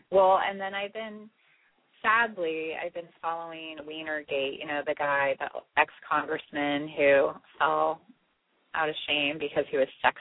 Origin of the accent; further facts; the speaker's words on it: Ontario, Canada; Like, how do I have a southern twang when I'm from Canada, Ontario?